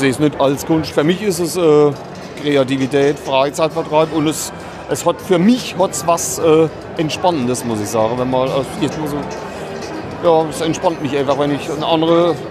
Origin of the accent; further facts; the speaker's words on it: Landau, Rhineland-Palatinate, Germany; born there; gebürtiger Landauer, wohne jetzt im Gottraumstehen.